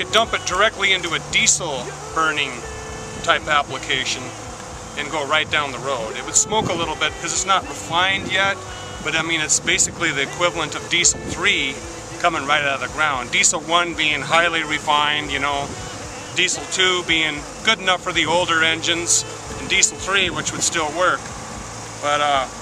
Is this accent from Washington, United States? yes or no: yes; Seattle, Washington, United States; Seattle, Washington.